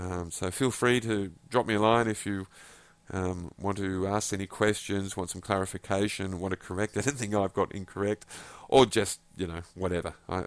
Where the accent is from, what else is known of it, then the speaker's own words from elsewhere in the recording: Australia; accent: Australian; I hope my Australian accent isn't too difficult to understand or too irritating.